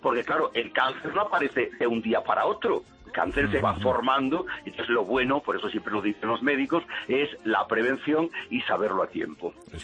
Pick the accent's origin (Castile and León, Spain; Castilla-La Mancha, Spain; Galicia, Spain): Galicia, Spain; cuando yo vivía allí de niño en Galicia